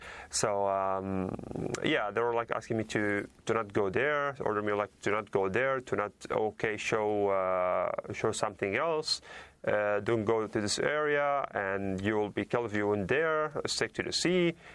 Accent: Deir al-Balah, Gaza Strip, Palestine; I'm originally from Deir al-Balah city. I'm originally from Gaza Strip.

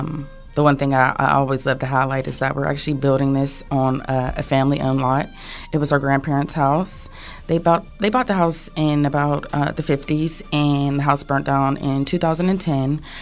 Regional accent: Pennsylvania, United States; So we grew up in Belsouver, but if you know anything about the South Hills, the neighborhoods are very small.

